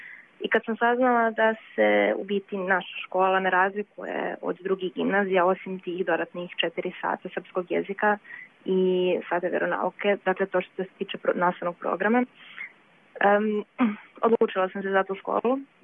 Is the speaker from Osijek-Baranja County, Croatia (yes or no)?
no; Vojnić, Karlovac County, Croatia; dolazim iz Vojnića, to je jedna općina smještena u Karlovačkoj županiji.